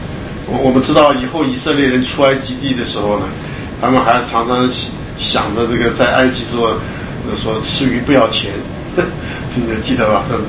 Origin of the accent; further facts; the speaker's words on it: Taiwan; 那我记得我小的时候在台湾啊，我们小时候到稻田里面去钓青蛙啊